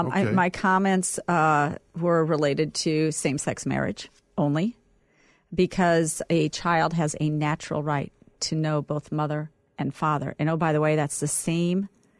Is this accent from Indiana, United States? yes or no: no; Vermillion, South Dakota, United States; her childhood in my hometown of Vermilion, South Dakota.